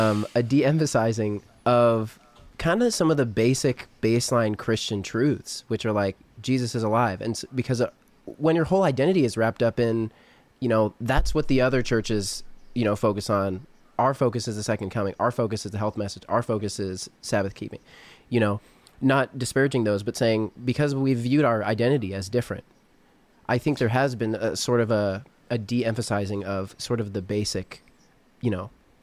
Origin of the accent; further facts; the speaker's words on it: Canada; I'm Canadian